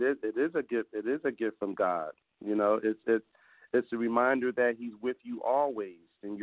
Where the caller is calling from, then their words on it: Philadelphia, Pennsylvania, United States; I'm calling out of Philadelphia